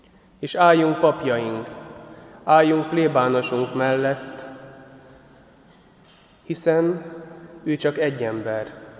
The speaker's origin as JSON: {"language": "Hungarian", "town": "Nagybajom", "region": "Somogy", "country": "Hungary", "tie": "born or raised there", "said": "Ez a mi templomunk volt otthon Nagybajomban."}